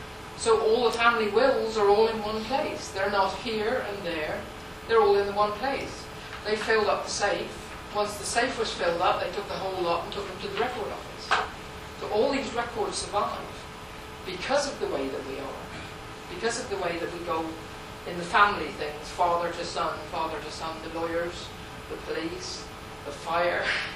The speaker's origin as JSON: {"language": "English", "region": "South West England", "country": "United Kingdom", "said": "The one good thing about being Cornish is that because we are the way we are, our records were kept."}